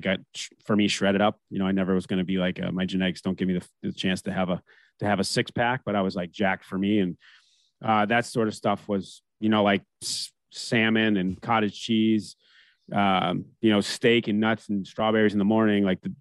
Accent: Canada; And I even being American, I grew up in Canada, right?

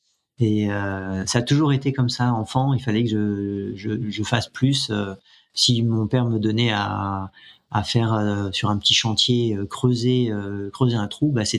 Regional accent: Île-de-France, France; now in Hérault, France; je suis né en 1970 dans les Yvelines, donc loin de l'Hérault où j'habite aujourd'hui. Donc j'ai grandi là-bas

